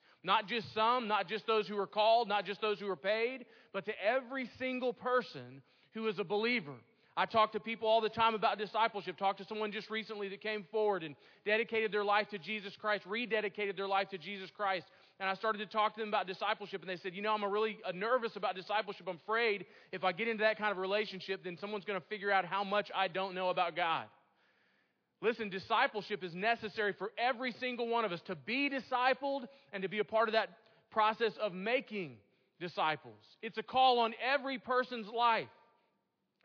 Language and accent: English; Houston, Texas, United States; I grew up in Houston, Texas, and I remember taking driver's ed